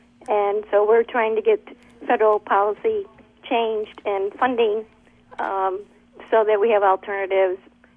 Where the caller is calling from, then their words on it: Crofton, Maryland, United States; I'm from Crofton, Maryland.